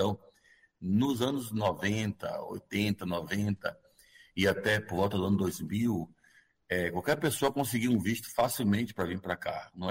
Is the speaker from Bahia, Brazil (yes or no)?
yes; Salvador, Bahia, Brazil; now in United States; Salvador, Bahia.